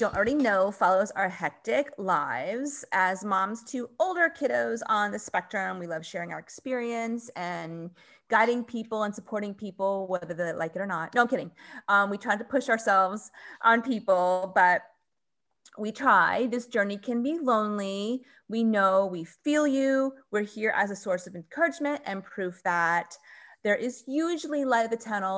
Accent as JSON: {"language": "English", "region": "Florida", "country": "United States", "said": "I'm from Florida. Like, of course I could deal with that."}